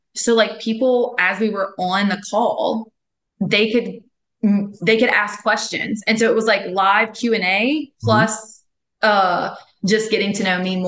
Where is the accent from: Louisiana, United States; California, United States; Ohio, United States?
Louisiana, United States; Ponchatoula; I'm from Ponchatoula.